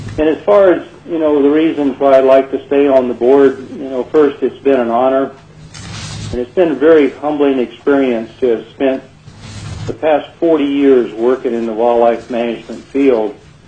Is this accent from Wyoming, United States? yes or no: yes; Wyoming, United States; now in Soldotna, United States; I live in Soldotna. As far as a brief background, I was raised in Wyoming, where I graduated from the University in Laramie in 1971